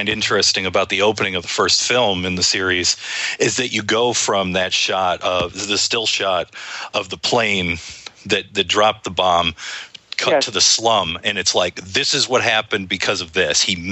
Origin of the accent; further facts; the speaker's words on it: United States; obviously being an American viewer